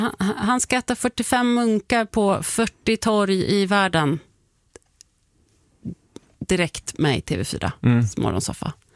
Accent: Uppsala, Uppsala County, Sweden; Också för att jag är från Uppsala och jag är väldigt stolt över vår kebabsås.

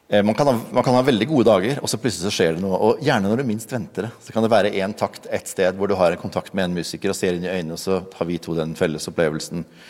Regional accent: Bergen, Vestland, Norway; Jeg har endret fokus fra jeg spikket min første pinne hjemme I Fyllingsdalen som 14-åring

